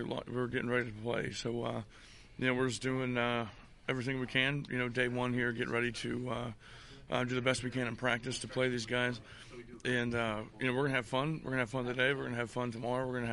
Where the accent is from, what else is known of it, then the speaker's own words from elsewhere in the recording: Pittsburgh, Pennsylvania, United States; I'm from Pittsburgh, and you know, Pittsburgh, you know, at one point was called the City of Champions